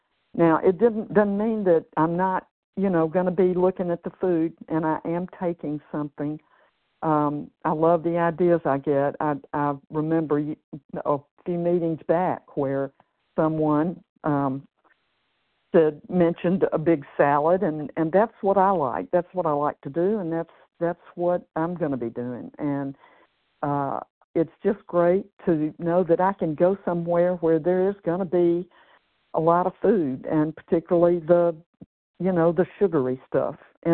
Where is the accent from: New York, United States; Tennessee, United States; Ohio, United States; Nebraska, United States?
Tennessee, United States; I'm from Tennessee, and this paragraph is so timely